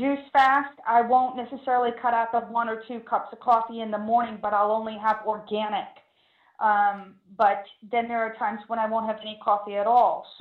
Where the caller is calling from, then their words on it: Florida, United States; I am calling from Florida as well.